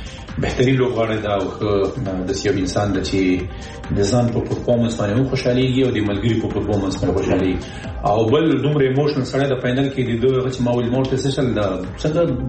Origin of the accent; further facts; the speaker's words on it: Afghanistan; موږ هم افغانان یو